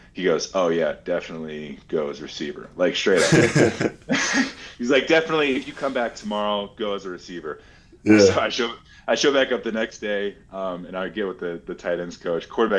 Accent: Massachusetts, United States; And I'm also from Massachusetts. Like, exactly. Massachusetts, you in that New England area

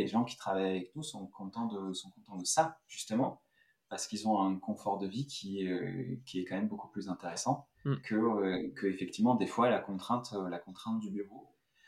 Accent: France; moi je suis français, que l'ensemble de l'équipe on est tous français.

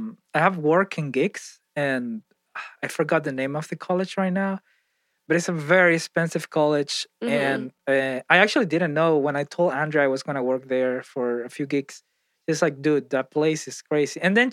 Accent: Venezuela; I come from Venezuela. I don't have money right now.

